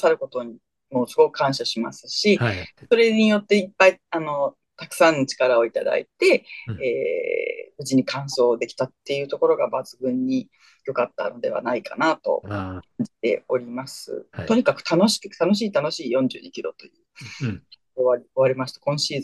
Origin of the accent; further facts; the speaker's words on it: Tokyo, Japan; 私は東京生まれ、東京育ち、東京在住なんですけれども、